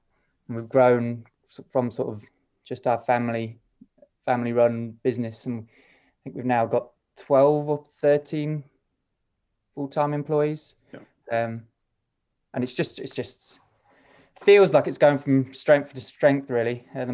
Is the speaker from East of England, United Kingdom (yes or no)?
no; Nottingham, East Midlands, United Kingdom; So we are two brothers from Nottingham